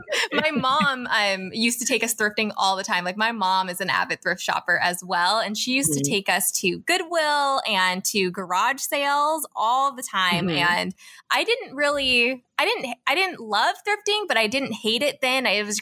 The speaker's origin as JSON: {"language": "English", "town": "Las Vegas", "region": "Nevada", "country": "United States", "tie": "born or raised there", "also_born_or_lived": "Chicago", "lives_now": "Los Angeles, United States", "said": "I'm originally from Las Vegas, or I was born in Chicago, raised in Vegas, and now I live"}